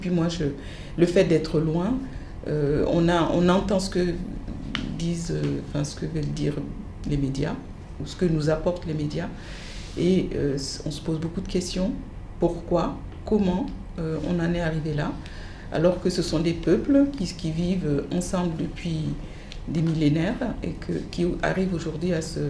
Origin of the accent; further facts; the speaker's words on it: Burkina Faso; now in France; un complexe scolaire au Burkina Faso, mon pays d'origine